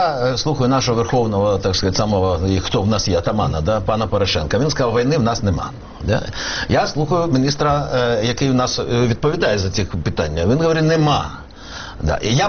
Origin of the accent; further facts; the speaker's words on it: Kharkiv, Kharkiv Oblast, Ukraine; Да, я рос в Харькове, у меня, может, не такая так чистая яскрава мова, как у Яценюка